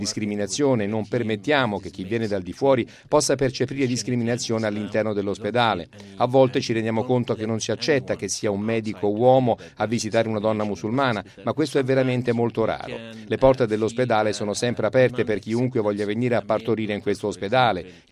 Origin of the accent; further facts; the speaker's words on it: Bethlehem, West Bank, Palestine; io vengo da Betlemme e sono cristiano